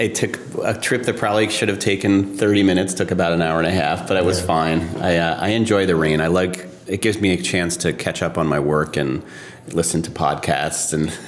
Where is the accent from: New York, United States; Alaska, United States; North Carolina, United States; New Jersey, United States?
New York, United States; New York City; Well, I grew up in New York City up until I was about 10 years old.